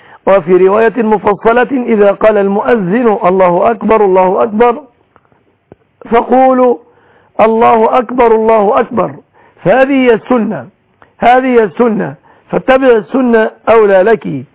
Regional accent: Egypt; وأسأل الله أن يحفظ بلادنا مصر السنية

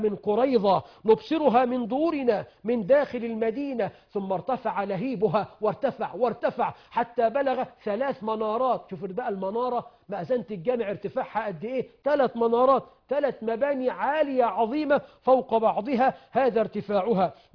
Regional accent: Egypt; بلدنا مصر

